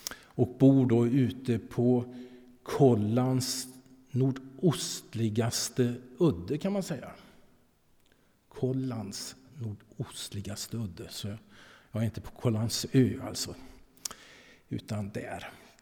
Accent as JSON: {"language": "Swedish", "town": "Lidköping", "region": "Västra Götaland County", "country": "Sweden", "tie": "born or raised there", "said": "och är ju född och uppvuxen här i Lidköping."}